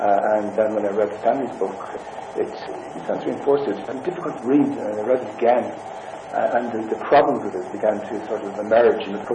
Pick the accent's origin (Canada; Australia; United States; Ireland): Ireland; Kilkenny, Leinster; My own sort of background, in a way, is that I come from Kilkenny, which is, as I said, not too far from here, but I've worked in the north since about 1970